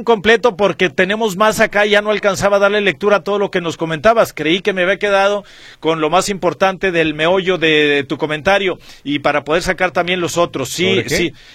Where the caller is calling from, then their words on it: San Felipe Torres Mochas, Guanajuato, Mexico; de San Felipe, Torres Mochas, Guanajuato.